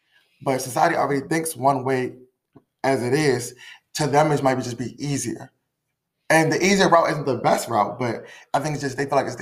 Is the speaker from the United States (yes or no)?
no; Nigeria; Being Nigerian, I'm not saying that the women don't get, the girls don't get corrected more.